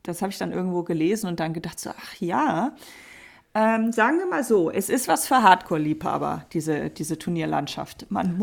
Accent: Germany; wir als Deutsche haben natürlich aufgrund der Nähe zum Niederländischen vielleicht einen kleinen Lesevorteil.

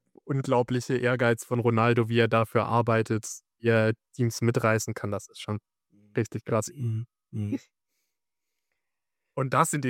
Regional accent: Bietigheim-Bissingen, Baden-Württemberg, Germany; War bei den Bietigheim Steelers, der Verein bei mir in meiner Heimatstadt

